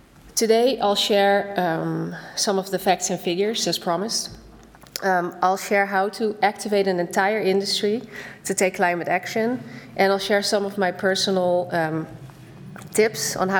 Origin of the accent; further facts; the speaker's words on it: Netherlands; now in Berlin, Germany; I am from the Netherlands, living in Berlin.